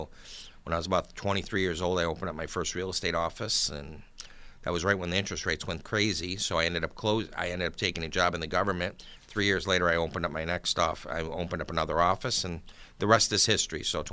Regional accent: Buffalo, New York, United States; now in Hamburg, United States; Yes, I grew up in South Buffalo, right off of Seneca Street. And I lived there until I was about 30 years old. Then I moved out to Hamburg, and I've been out in Hamburg ever since. Born and raised.

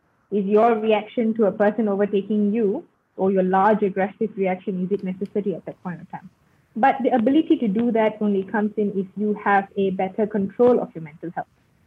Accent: Ipoh, Perak, Malaysia; I'm from Ipoh, so we used to travel quite a bit.

